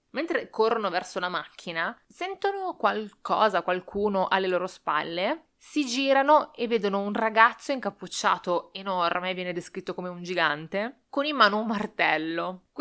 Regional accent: Milan, Lombardy, Italy; anch'io sono di Milano. E in quegli anni ero già tornata, comunque stavo a Milano.

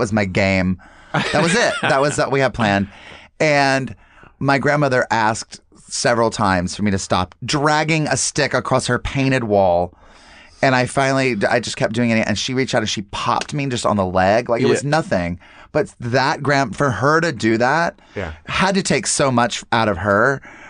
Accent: North Carolina, United States; it's also like from growing up in North Carolina, it's going to sound so horrifying.

